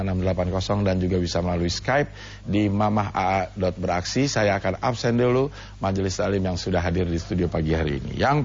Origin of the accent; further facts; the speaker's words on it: Padang, West Sumatra, Indonesia; Orang Padang.